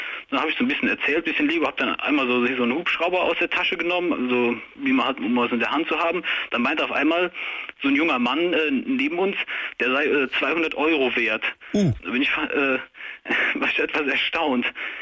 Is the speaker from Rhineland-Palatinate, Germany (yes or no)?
yes; Rhineland-Palatinate, Germany; Also als Kind war ich noch auf einer Mineralienbörse im Westerwald, wo ich herkomme.